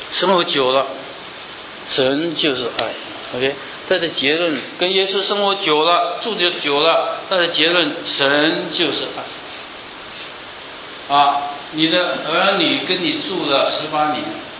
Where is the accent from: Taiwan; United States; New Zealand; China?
China; 他是犹太人，我是中国人